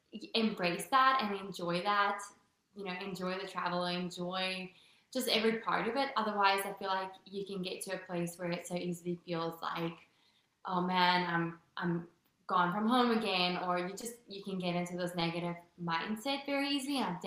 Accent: South Africa; moved away; But yeah, born and bred in South Africa, that is home for me. I tried to get back as much as possible, but unfortunately it is a good over 15-hour direct flight.

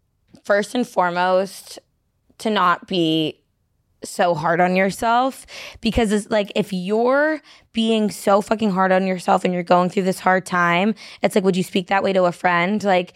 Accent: New Hampshire, United States; Like, I'm a bitch from New Hampshire.

